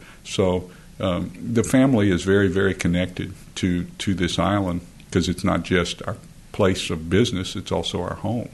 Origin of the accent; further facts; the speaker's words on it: New Orleans, Louisiana, United States; I grew up in New Orleans, but we spent all of our summers here.